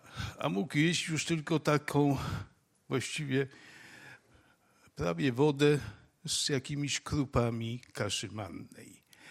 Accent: Łowicz, Łódź Voivodeship, Poland; born there; Urodziłem się w Łowiczu.

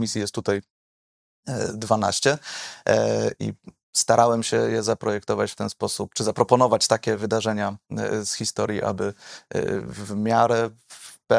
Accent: Wrocław, Lower Silesian Voivodeship, Poland; jako rodowity wrocławianin temat opozycji antykomunistycznej lat 80. jest mi bardzo bliski.

